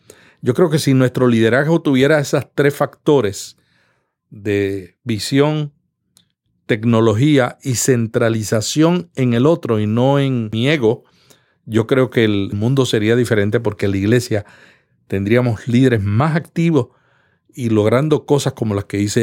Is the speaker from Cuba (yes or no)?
no; Puerto Rico; now in United States; Yo vine de Puerto Rico y cuando yo llegué me di cuenta que en este país todo el mundo trabaja independientemente.